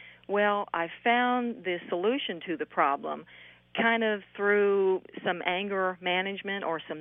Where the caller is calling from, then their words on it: Benton, Arkansas, United States; Benton, Arkansas. It's about 20 minutes from Little Rock.